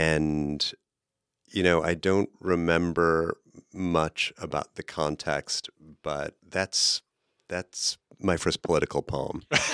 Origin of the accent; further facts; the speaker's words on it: Chicago, Illinois, United States; You know, because you know, I grew up in Chicago. There's a super cult of Abraham Lincoln in the state of Illinois public education system.